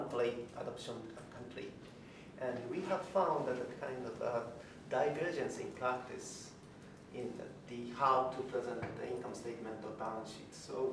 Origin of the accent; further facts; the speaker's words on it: Japan; English is a second language; And secondly, since I'm coming from Japan, that this impairment is very the kind of interest of the Japanese stakeholders.